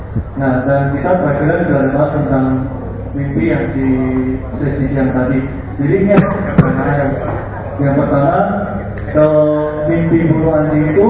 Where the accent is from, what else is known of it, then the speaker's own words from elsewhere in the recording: Sumatra, Indonesia; Aku dari Sumatera mewakili kelompok 3.